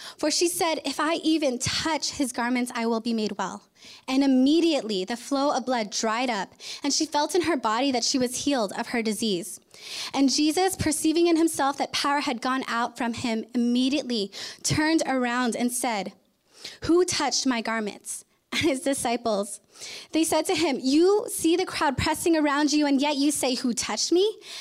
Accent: Imperial Beach, California, United States; also born or lived in Hawaii; A little bit about me. I was born in Hawaii, which is why he yelled Moana. And I was raised in Imperial Beach.

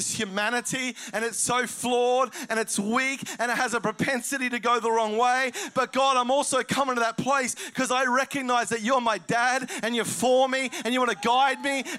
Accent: Australia; but as an Aussie, he sort of rubbed me up the wrong way

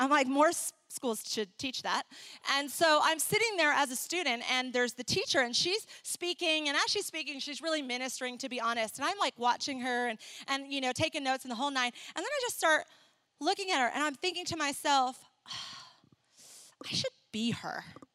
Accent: Ecuador; I grew up in Ecuador. I love Latin America, and I thought, oh, maybe not Ecuador because I've already been there.

